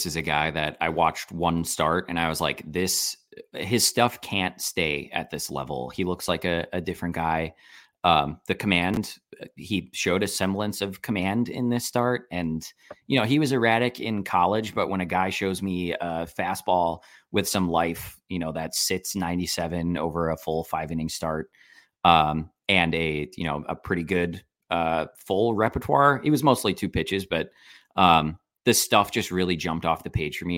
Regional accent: Wisconsin, United States; Klassen grew up 15 minutes from my hometown in Wisconsin.

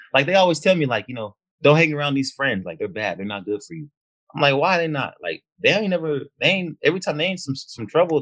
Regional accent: California, United States; also born or lived in Martinez; So I'm born there, but I've never lived there. I'm originally from I lived everywhere in the Bay Area. So San Francisco, Richmond, Oakland, like Antioch.

